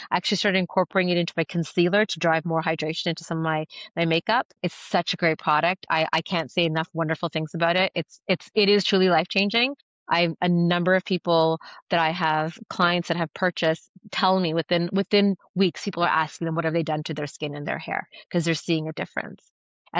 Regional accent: Canada; I'm Canadian, so we have a lot of cold weather up here

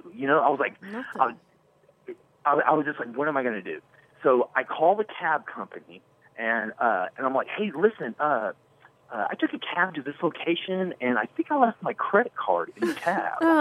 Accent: Dallas, Texas, United States; I'm from Texas and I'm from Dallas

